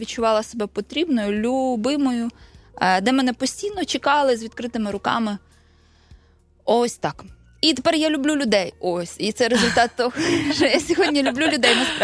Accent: Vinnytsia, Vinnytsia Oblast, Ukraine; born there; Я народилася у Вінниці. Народилася в сім'ї, яка вважала, яка знала про Бога, любила Бога. В такому сенсі, що ми святкували релігійні свята католицькі.

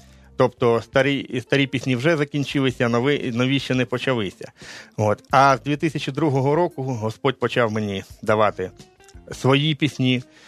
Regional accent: Poltava, Poltava Oblast, Ukraine; Презентація відбудеться в моєму рідному місті Полтаві

